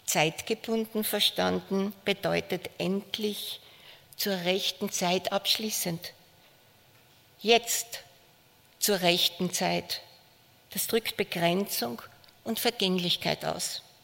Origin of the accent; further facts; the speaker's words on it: Birkfeld, Styria, Austria; Ich komme aus Birkfeld, das ist in der Nordoststeiermark im oberen Feistritztal, etwa 1,5 Stunden von hier entfernt